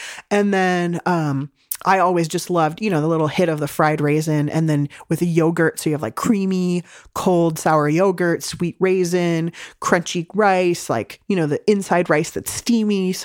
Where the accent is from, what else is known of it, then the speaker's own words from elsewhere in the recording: San Diego, California, United States; I grew up in San Diego eating delicious home cooking and like fish tacos and Chinese food and pizza.